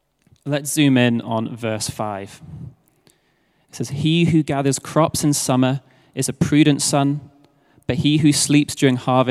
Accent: United Kingdom; I'm British and she's American.

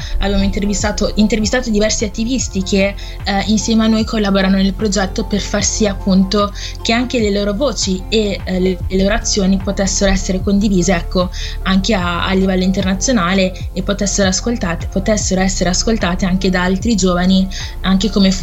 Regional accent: Novara, Piedmont, Italy; sono comunque una ragazza, che sono nata in Italia e ho sempre vissuto, ecco, nella mia città dove sono nata, Novara, però ecco anche il fatto di io ho origini comunque ghanesi, infatti i miei genitori sono entrambi ghanesi

